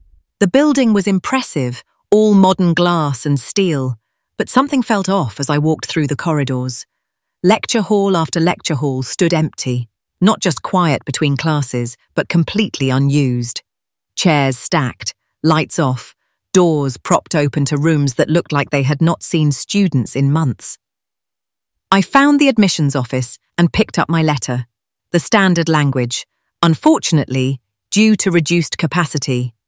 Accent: London, United Kingdom; I grew up on the Rayners Lane estate, watching my mum juggle three jobs just to keep us afloat.

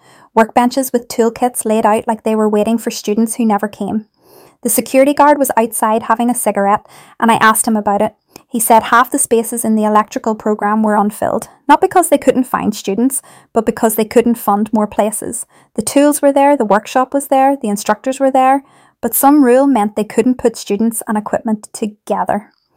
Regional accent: Barking, London, United Kingdom; I grew up in Barking watching my dad build things.

